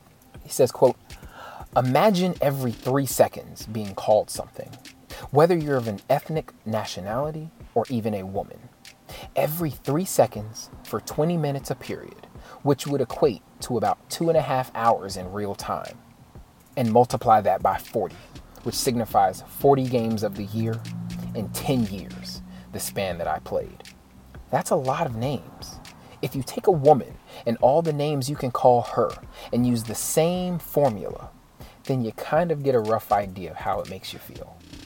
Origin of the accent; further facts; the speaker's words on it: Florida, United States; Ocala, Florida, my home state, not my home city, but my home state